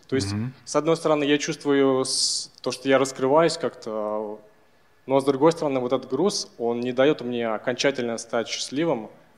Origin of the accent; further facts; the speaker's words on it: Nizhny Novgorod, Nizhny Novgorod Oblast, Russia; я приехал из Нижнего Новгорода.